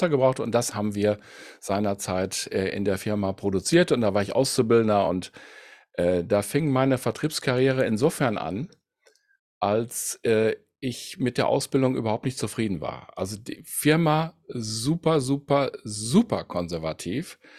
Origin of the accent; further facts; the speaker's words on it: Münster, North Rhine-Westphalia, Germany; Ich komme ursprünglich aus Münster.